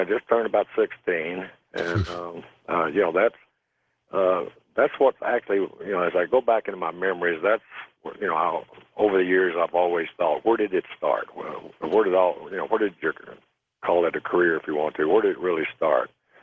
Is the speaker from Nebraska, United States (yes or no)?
no; Dallas, Texas, United States; I was raised in Dallas, Texas.